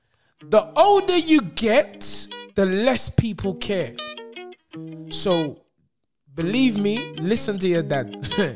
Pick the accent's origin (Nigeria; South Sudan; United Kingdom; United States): Nigeria; I'm Nigerian, right.